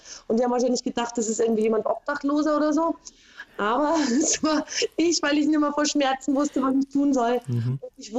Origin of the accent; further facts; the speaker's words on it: Munich, Bavaria, Germany; Ich komme aus München, bin 52 Jahre alt